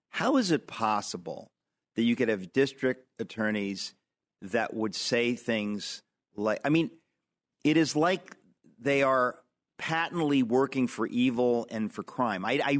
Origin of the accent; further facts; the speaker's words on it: New York, United States; I hope, as a New Yorker, an American, that he will be the next governor of New York.